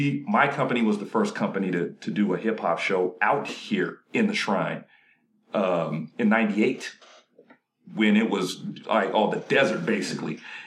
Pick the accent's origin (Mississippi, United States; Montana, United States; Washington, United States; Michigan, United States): Montana, United States; I'm like, yeah, I'm from Montana.